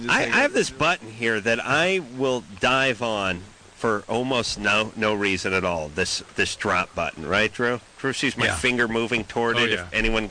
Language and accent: English; North Hollywood, California, United States; But I'm from North Hollywood, so it's just, you know, Chinese is Japanese, Japanese is Korean.